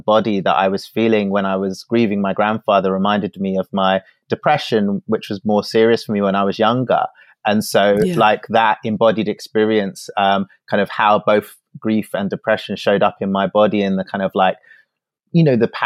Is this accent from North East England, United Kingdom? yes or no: no; London, United Kingdom; also born or lived in Glasgow; So you get my childhood, you get my time living in Glasgow with my partner, but you get me growing up in London as well